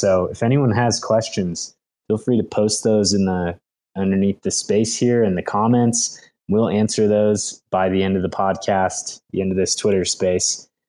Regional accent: Philadelphia, Pennsylvania, United States; also born or lived in California; now in Colombia; I'm in Colombia right now. I'm from Philadelphia area, and spent a lot of time in California and San Diego for the last few years.

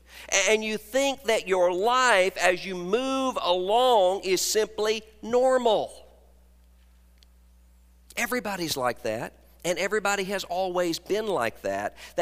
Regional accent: Mississippi, United States; They were way up north, and I grew up in South Mississippi

